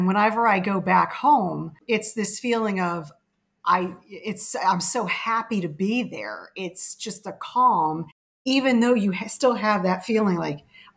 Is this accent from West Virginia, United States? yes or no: yes; West Virginia, United States; when I grew up in West Virginia, there was a lot of talk about Bigfoot, but I never really took it seriously. It was growing up in Appalachia